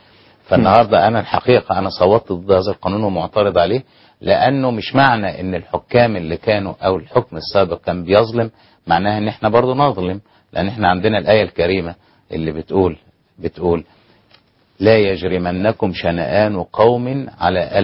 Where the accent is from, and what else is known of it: Egypt